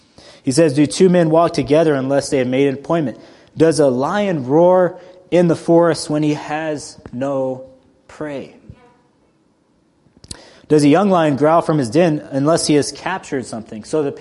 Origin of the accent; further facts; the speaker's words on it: Texas, United States; I grew up in the South in Texas.